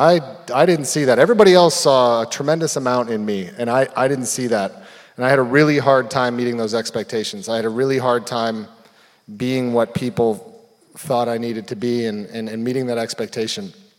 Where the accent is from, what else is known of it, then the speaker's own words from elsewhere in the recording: Hermosa Beach, California, United States; I was born and raised in Hermosa Beach, like Mom said.